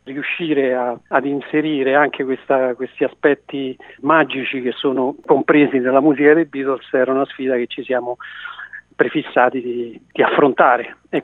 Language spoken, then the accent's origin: Italian; Latina, Lazio, Italy; noi siamo di Latina e ci mettiamo poco a riorganizzare la cosa